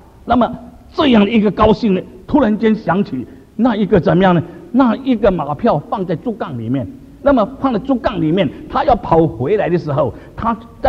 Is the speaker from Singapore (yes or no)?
yes; Singapore; 有时我小的时候在新加坡